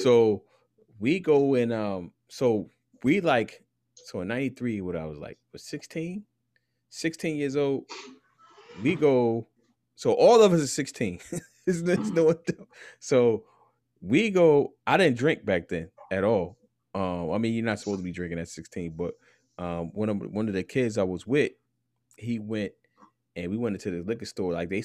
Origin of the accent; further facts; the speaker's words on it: New Jersey, United States; Cause I'm from Jersey. I'm not from New York.